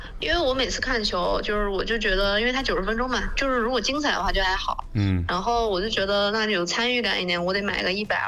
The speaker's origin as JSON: {"language": "Chinese", "town": "Chengdu", "region": "Sichuan", "country": "China", "said": "但我就是成都人，就是我是那个实实在在的成都人。"}